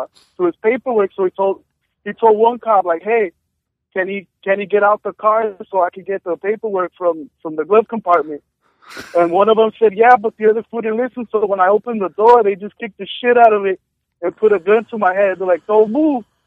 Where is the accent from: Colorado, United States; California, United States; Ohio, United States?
California, United States; East Los Angeles; I'm from East L.A., big dog.